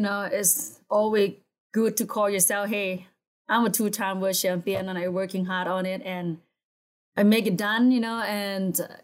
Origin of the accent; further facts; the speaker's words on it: Laos; English is a second language; So I'm from Laos and my whole family is still over there.